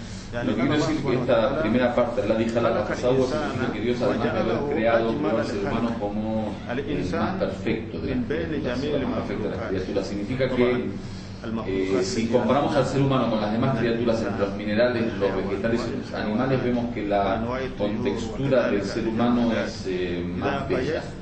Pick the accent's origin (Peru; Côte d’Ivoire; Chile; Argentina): Côte d’Ivoire; Spanish is a second language; now in Spain; Les doy la bienvenida a ustedes que vienen de España. Yo soy de Costa de Marfil.